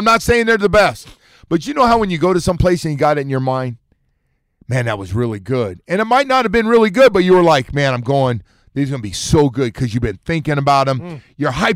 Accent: California, United States; We go through Sacramento, and on the way I go, hey, just outside my hometown, there's a little bigger town.

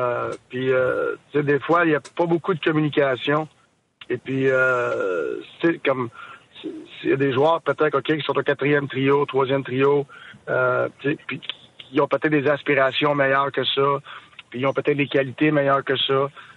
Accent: Montreal, Quebec, Canada; je viens de Montréal. Okay? Fait que je sais comment que ça marche. J'avais joué à Montréal chez nous tous les jours, là, en grandissant.

